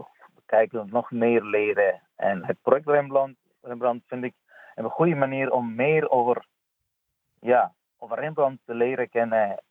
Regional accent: Afghanistan; Dutch is a second language; now in Netherlands; Ik kom uit Afghanistan en al lang ben ik bezig met kunst.

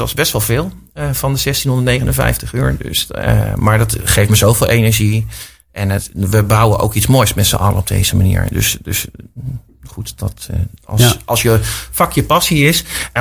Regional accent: Netherlands; Wij kunnen heel innovatief en creatief denken als Nederlanders.

